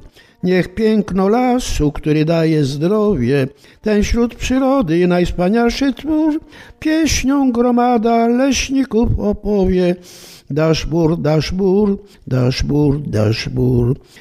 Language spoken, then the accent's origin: Polish; Pabianice, Łódź Voivodeship, Poland; also born or lived in Moscow, Russia; Wprawdzie urodziłem się w Moskwie, wychowałem się w Pabianicach, to Kalisz był mi też bliski.